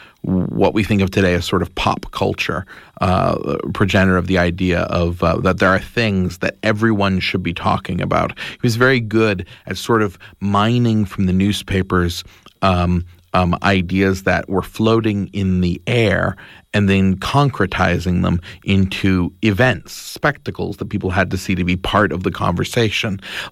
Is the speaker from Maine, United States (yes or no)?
yes; Maine, United States; Well, I grew up in Maine, and there are a lot of storytellers there.